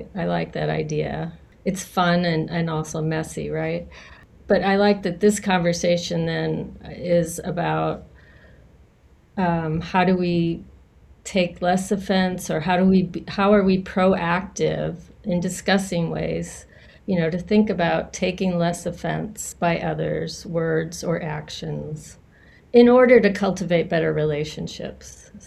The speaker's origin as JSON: {"language": "English", "town": "St. Louis", "region": "Missouri", "country": "United States", "also_born_or_lived": "Minnesota", "said": "I'm originally from St. Louis, but being in the ministry has taken us, mainly was for 28 years, a parish pastor. So we started in Minnesota"}